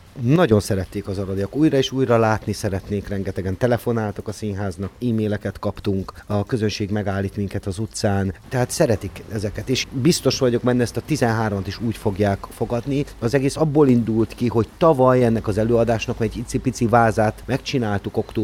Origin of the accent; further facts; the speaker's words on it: Arad, Arad County, Romania; azért szeretem, mert egyhogy aradi vagyok